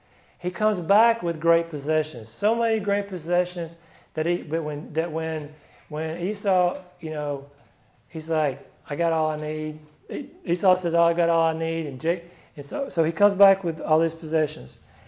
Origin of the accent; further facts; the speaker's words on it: Oxford, Alabama, United States; I grew up in Oxford, Alabama, and it had a name before. The name was Lickskillet.